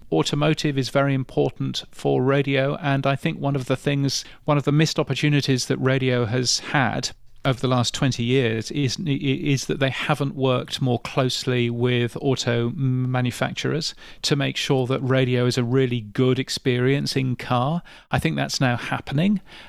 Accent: United Kingdom; And NPR, to me, as a Brit, is incomprehensible.

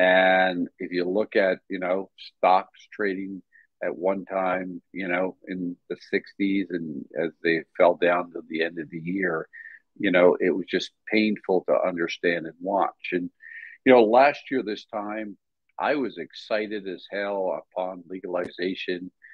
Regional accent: Nova Scotia, Canada; now in New York City, United States; I'm in New York City today and it is about 19 degrees. I grew up in Canada and Nova Scotia.

